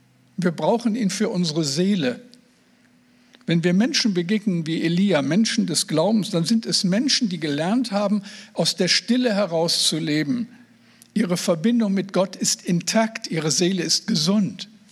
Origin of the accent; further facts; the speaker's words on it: Moers, North Rhine-Westphalia, Germany; born there; ich bin ja kein Nordlicht, ich bin im Ruhrgebiet, am Rande des Ruhrgebiets geboren, in Moers am Niederrhein.